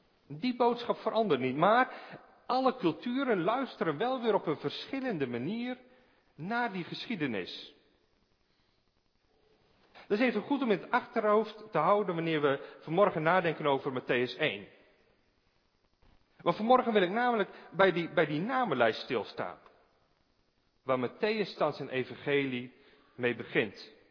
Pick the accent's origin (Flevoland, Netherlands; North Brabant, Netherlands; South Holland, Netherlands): Flevoland, Netherlands; Urk; Ik kom zelf bijvoorbeeld van Urk. Ik ben geboren en getogen Urker. En ik trouwde met een meisje dat niet van Urk kwam.